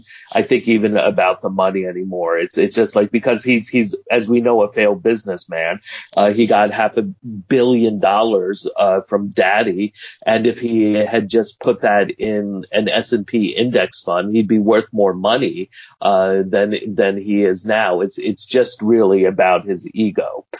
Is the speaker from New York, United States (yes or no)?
yes; New York, United States; You know, I'm from New York, and it's just like Trump has always been a joke, a con man.